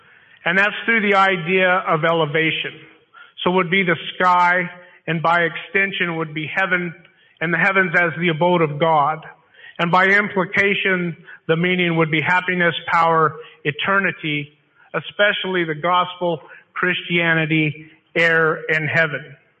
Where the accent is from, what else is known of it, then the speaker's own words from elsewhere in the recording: Colorado, United States; I come from the Four Corners area of Colorado, which is Colorado, New Mexico, Arizona, and Utah.